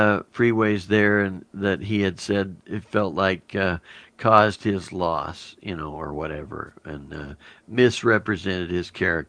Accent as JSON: {"language": "English", "region": "Arizona", "country": "United States", "said": "And I'm from Arizona."}